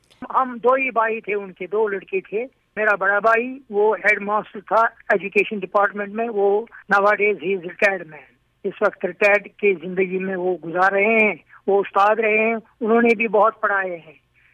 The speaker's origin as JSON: {"language": "Urdu", "region": "Jammu and Kashmir", "country": "India", "said": "اس زمانے میں ہمارے وادی کشمیر میں جو پنڈت لوگ تھے وہی پڑھے لکھے تھے زیادہ, مسلمانوں سے زیادہ, کیونکہ مسلمان یہاں زیادہ کھیتی باڑی کرتے تھے"}